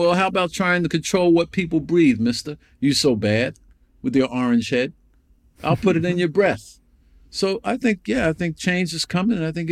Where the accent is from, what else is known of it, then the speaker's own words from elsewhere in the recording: New York, United States; you have to remember, I grew up in New York. Donald Trump and Rudy Giuliani were heroes in this city most of my adult life.